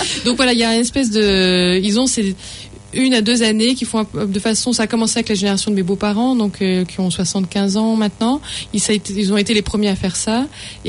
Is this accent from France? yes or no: yes; France; now in New Zealand; ils savent qu'on est français